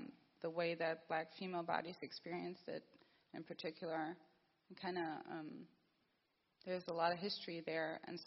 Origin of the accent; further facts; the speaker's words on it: Germany; I didn't see that when I was growing up in Germany.